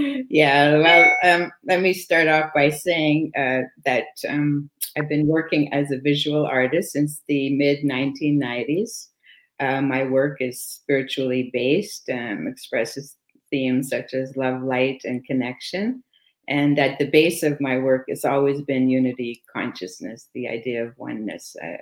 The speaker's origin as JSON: {"language": "English", "country": "Canada", "tie": "born or raised there", "first_language": "French", "second_language": "English", "said": "I grew up in Canada in a French-Canadian home. A Catholic home. And when I was 11, we moved from the town into the city, and I had to go to an English school."}